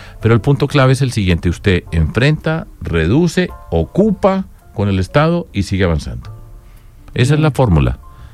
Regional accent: Medellín, Antioquia, Colombia; mirando la parte positiva de mi tierra, pues hemos sido capaces de ir disminuyendo, enfrentando, superando los problemas.

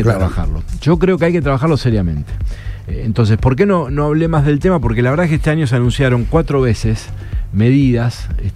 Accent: San Jorge, Santa Fe, Argentina; now in Rosario, Argentina; Bueno, yo vine de San Jorge, no tenía pensado quedarme a priori en Rosario. Y después hice toda mi vida acá.

